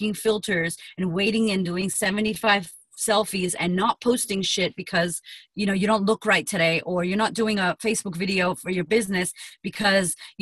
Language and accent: English; United States; accent: American; now in Australia; So I hope I still sound American. People in Australia don't think I'm Australian.